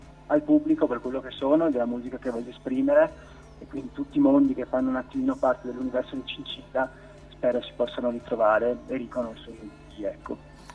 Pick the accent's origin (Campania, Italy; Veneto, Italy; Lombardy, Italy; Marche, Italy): Veneto, Italy; Venice; io sono di Venezia